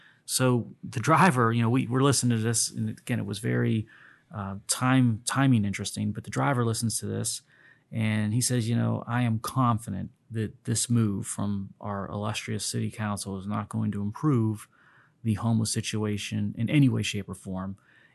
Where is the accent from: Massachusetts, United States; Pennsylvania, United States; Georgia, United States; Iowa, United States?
Pennsylvania, United States; Pittsburgh; They're second in my heart only to my hometown Pirates.